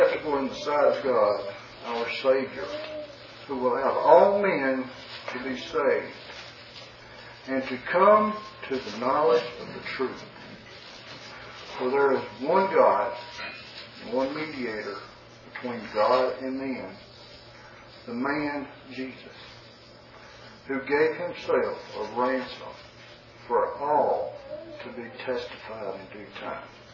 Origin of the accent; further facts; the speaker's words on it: South Carolina, United States; I'm from South Carolina, like I spoke earlier.